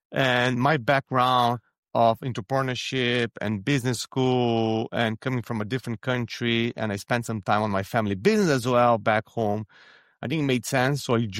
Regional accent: Brazil; So I was born and raised in Brazil

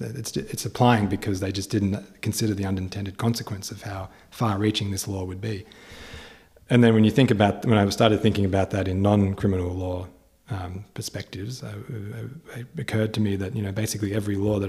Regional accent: Australia; I was leaning towards trying to understand more how my home country is Australia.

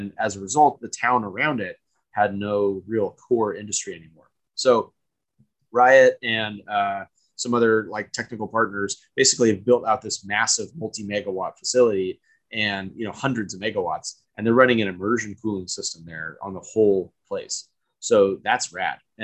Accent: United States; as an American person, you know, you can participate in the Bitcoin network

